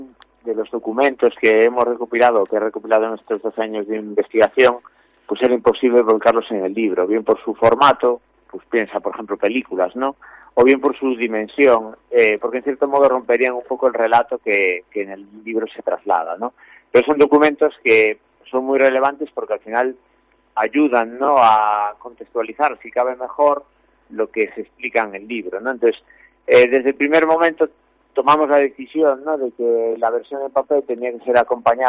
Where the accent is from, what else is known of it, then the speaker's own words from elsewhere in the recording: Galicia, Spain; la relación que como gallegos teníamos con el mar